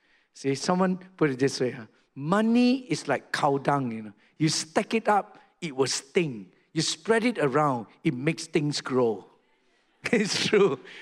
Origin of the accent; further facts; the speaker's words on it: Singapore; when I was growing up in Singapore.